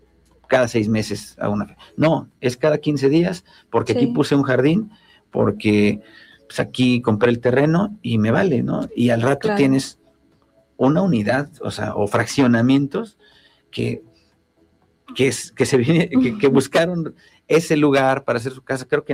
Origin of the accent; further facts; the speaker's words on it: Mexico; Y México, no lo digo con orgullo, soy mexicano.